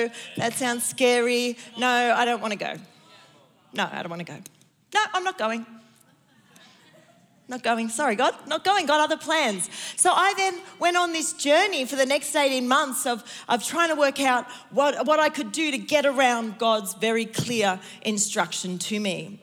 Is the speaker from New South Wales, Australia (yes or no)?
yes; Sydney, New South Wales, Australia; That's how you know I'm from Sydney, because I just said sloppy joe.